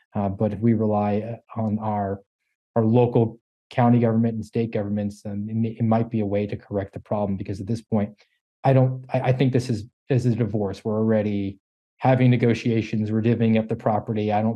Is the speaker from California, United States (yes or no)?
no; Florida, United States; I would say, well, I'm a Floridian, as opposed to saying I'm an American.